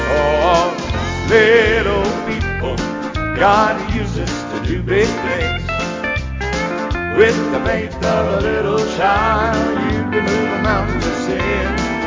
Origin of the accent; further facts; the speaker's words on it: Alabama, United States; I grew up in Alabama. We got in my county where I was raised, there's a slap out and a flea hop, Alabama.